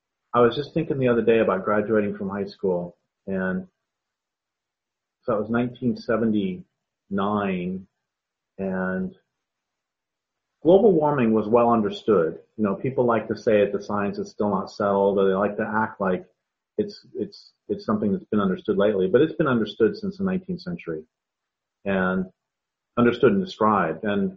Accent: Colorado, United States; moved away as an adult; I grew up in Colorado, and one of the reasons I left in 1984 was that there were too many people

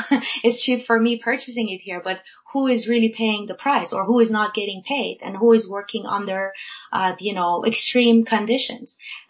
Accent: Iran; I was born in Iran, and I've seen, you know, the importance and basically agriculture of wheat all my life. I grew up with that near the city where I was born and lived in.

